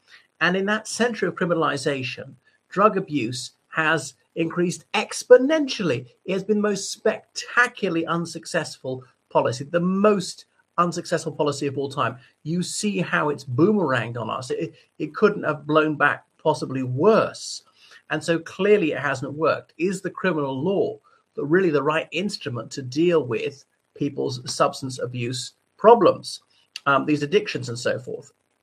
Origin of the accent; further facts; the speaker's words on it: Ireland; from Ireland.